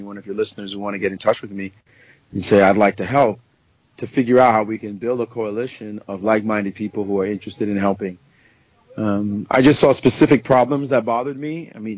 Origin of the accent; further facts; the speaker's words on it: Jamaica; I mean, I grew up in Jamaica. I grew up in a tough neighborhood, I can tell you.